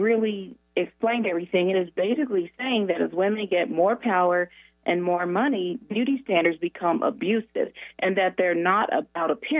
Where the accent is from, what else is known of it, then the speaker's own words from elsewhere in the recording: Denver, Colorado, United States; I grew up in Denver, and it's not necessarily a hot modeling market